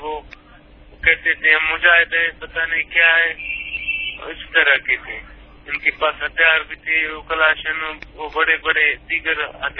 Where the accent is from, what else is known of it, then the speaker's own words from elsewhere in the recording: Balochistan, Pakistan; ہمارا تعلق سائیں بلوچستان کا علاقہ ہے، ادھر جھمبورو، یہ سارونا کا علاقہ ہے، بہت بڑا علاقہ ہے، پہاڑی علاقہ ہے.